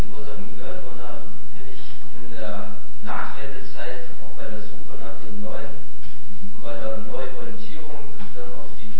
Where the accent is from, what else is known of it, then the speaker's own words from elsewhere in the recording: Thuringia, Germany; ich komme aus Münhausen, das ist Thüringen, also neue Bundesland.